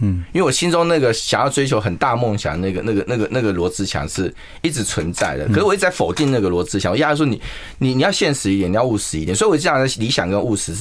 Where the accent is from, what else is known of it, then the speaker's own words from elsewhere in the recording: Keelung, Taiwan; also born or lived in Kaohsiung; 那我按我是基隆长大的小孩